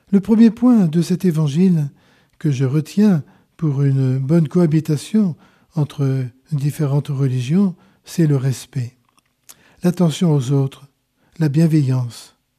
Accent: France; Eh bien, face à tout cela, chers amis, comment ça se passe, ces relations, chez nous, en France ?

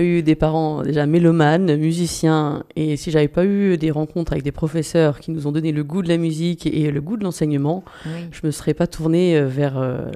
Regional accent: Centre-Val de Loire, France; Je suis d'Eure-et-Loire.

